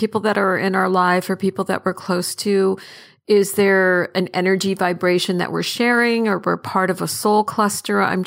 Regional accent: Portland, Oregon, United States; now in Southern California, United States; I returned to my home where I spent most of my life in Southern California, even though I'm from Portland, and how coming home to the original place I was when I had my son

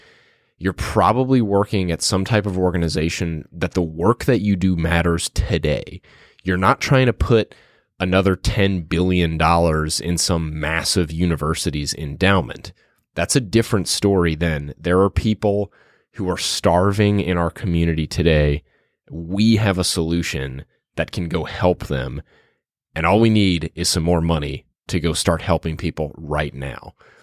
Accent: New Orleans, Louisiana, United States; going back to my hometown of New Orleans. I had my grandma host an event for us.

